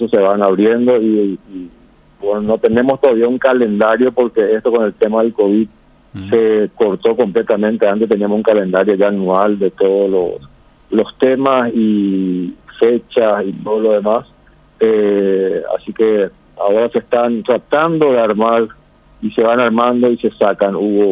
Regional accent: Paraguay; tanto como paraguayo como también vinculado al Estado de Israel

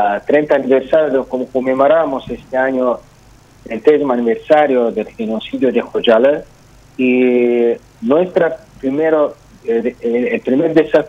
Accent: Azerbaijan; es para los azerbaiyanos, para mi pueblo, es algo muy importante en términos de solidaridad

